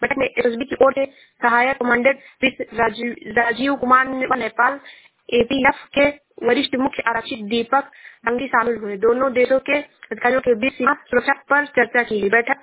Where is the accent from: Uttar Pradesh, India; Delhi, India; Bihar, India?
Uttar Pradesh, India; मैं जिला श्रावस्ती से हूँ।